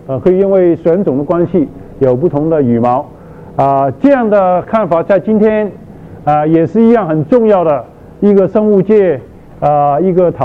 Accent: China; 所以我们中国人是中间了，在 temperate zone 也不黑也不白，所以是黄色

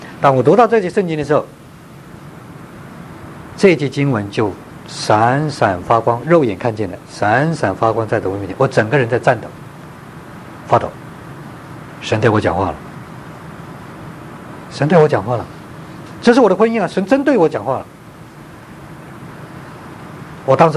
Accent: China; moved away as an adult; now in United States; 我从中国来到美国是流着泪出来的，忍痛出来的，啊，我不要出国的，我在中国传道

